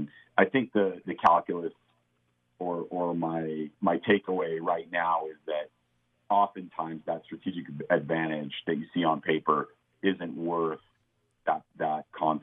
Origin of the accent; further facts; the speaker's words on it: California, United States; I'm from Southern California, but I have a long relationship with the city of San Francisco.